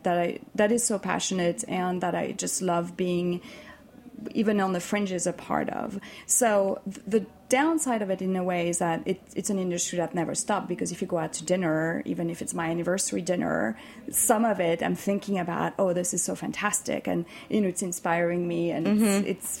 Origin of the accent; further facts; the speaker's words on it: Switzerland; I'm from Switzerland, remember.